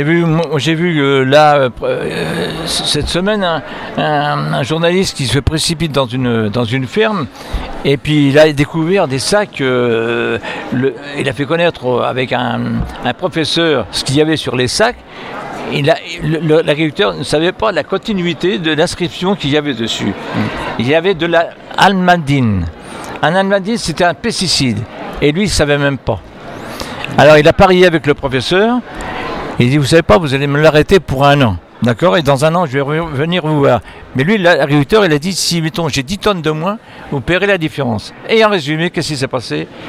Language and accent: French; Chambord, Centre-Val de Loire, France; born there; Je suis né à Chambord.